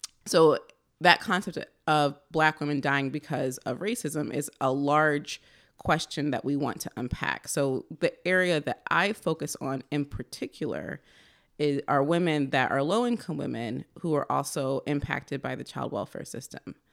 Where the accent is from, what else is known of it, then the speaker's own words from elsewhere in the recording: Baltimore, Maryland, United States; now in New York, United States; So I am all the way from New York, but I'm really from Baltimore.